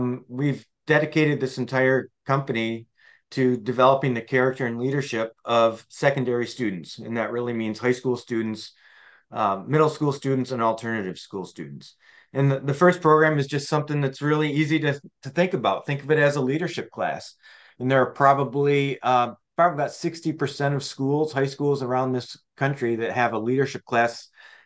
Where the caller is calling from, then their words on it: Traverse City, Michigan, United States; Sure, I'm coming from Traverse City, Michigan, which is a resort town in northern Michigan.